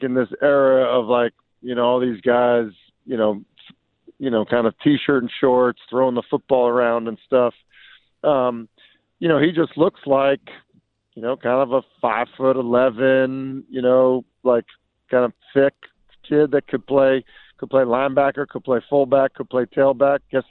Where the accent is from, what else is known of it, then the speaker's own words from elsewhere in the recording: Boston, Massachusetts, United States; look, I grew up in Boston.